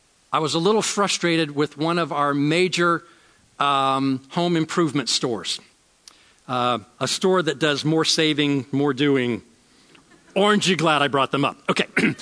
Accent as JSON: {"language": "English", "region": "Georgia", "country": "United States", "tie": "born or raised there", "said": "Now, I grew up in the Georgia educational system"}